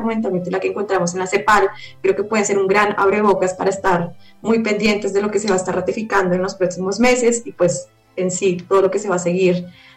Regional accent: Colombia; para también exigir como colombianos, como seres humanos

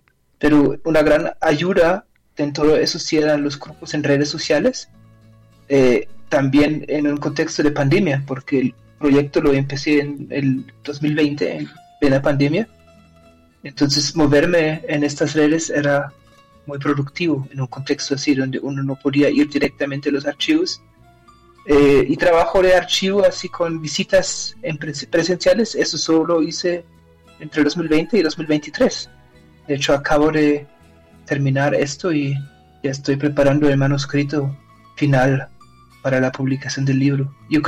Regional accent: Germany; Spanish is a second language; Como a mí me gusta trabajar con archivos alemanes, obviamente porque soy alemán, entonces me facilita la lectura y el acceso.

